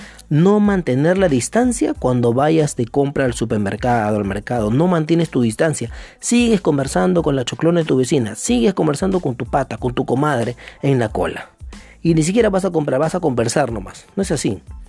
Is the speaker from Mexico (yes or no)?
no; Peru; Somos peruanos todos, hay que darnos la mano.